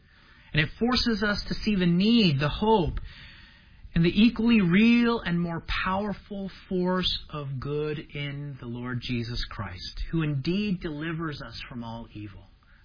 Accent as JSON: {"language": "English", "town": "Hacienda Heights", "region": "California", "country": "United States", "tie": "born or raised there", "said": "when I tell people that I grew up in Hacienda Heights, you know, and they're from New York City, and they have no idea where Hacienda Heights is. So I just tell them L.A."}